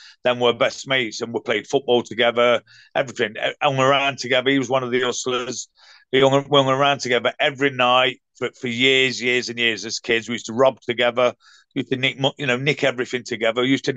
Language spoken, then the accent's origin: English; Ilkeston, East Midlands, United Kingdom; And I come from Batesford, but via Ilkeston and that.